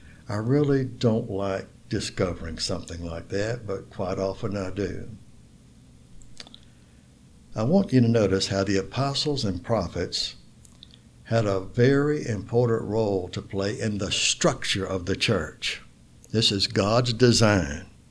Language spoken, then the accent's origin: English; Florida, United States; Well, I'm from Florida. I'm not familiar with basements. We don't have basements in Florida.